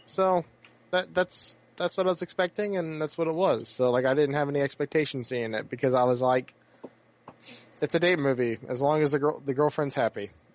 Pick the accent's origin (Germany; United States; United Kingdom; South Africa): United States; the South; I'm from the South, and you're from the Midwest, West Coast, so.